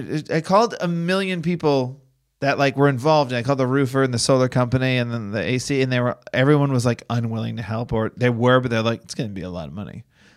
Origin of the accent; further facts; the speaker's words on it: Boston, Massachusetts, United States; I'm from Boston.